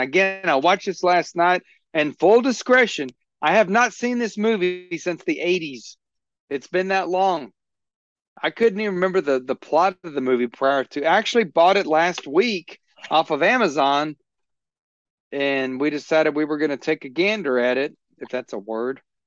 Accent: Fort Worth, Texas, United States; I am from Texas, but I'm from Fort Worth, Texas, and I was born in the city, and we are not hicks here in Fort Worth, Texas.

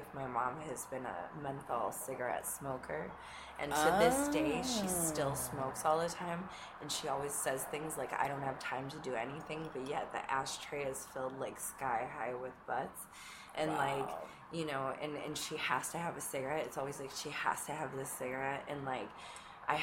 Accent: Wisconsin, United States; also born or lived in Philadelphia / New Orleans / Los Angeles; now in New York, United States; No, I came from Philadelphia. I'm originally from Wisconsin, though.

